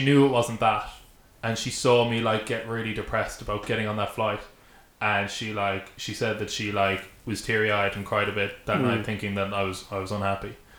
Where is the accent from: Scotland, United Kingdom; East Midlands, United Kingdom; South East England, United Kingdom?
East Midlands, United Kingdom; Derby; The previous, like about 3 or 4 months earlier, I found this out after the fact, like about only a year ago. The previous time that I flew back to Derby, my mom sa